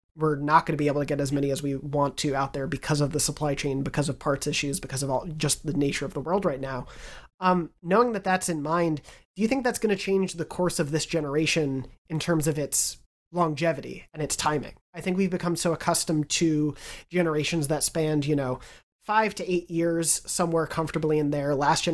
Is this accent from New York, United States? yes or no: yes; New York, United States; yeah, growing up on Long Island and having a laundry room now feels like such a foreign concept to me